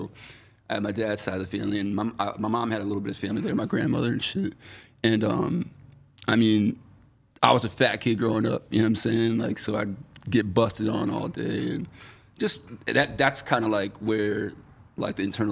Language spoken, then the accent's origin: English; Syracuse, New York, United States; Like, growing up in Syracuse, we go to hardcore shows all the time.